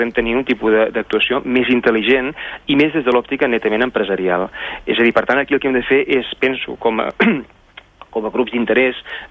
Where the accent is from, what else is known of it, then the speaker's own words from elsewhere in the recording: Catalonia, Spain; com a català